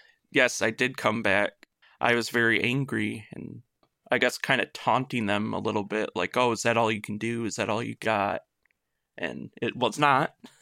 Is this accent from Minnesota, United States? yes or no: no; Michigan, United States; I am from Michigan.